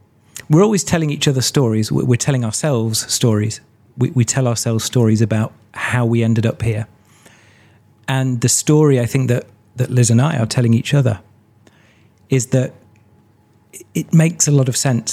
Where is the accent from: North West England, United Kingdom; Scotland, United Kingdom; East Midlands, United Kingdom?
East Midlands, United Kingdom; Nottingham; I grew up in Nottingham